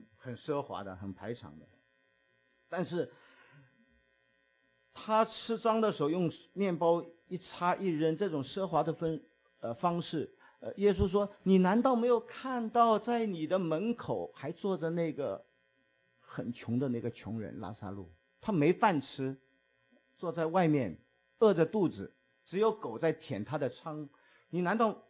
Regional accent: China; 勤俭持家是美德啊，是我们中国人的美德，要攒钱的。

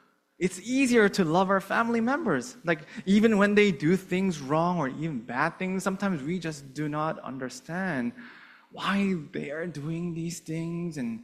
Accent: Canada; Even though I'm just a Canadian citizen with Canadian culture at heart, like I grew up in Canada, right?

